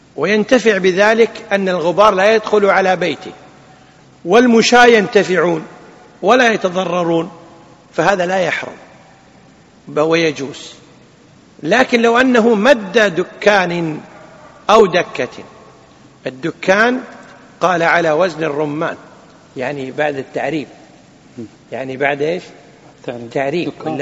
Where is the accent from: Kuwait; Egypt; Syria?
Kuwait; أما الدكة حنا نسميها دتشة عندنا بالكويت، صح؟ إلى الآن موجودة الدتشة، يعني كان قديم إلى الثمانينات، أنا أدركت هذا